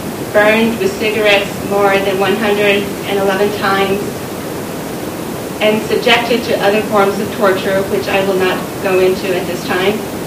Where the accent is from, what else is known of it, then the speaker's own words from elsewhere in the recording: United States; And foolishly, I believed that being an American and a Catholic nun, I would be safe.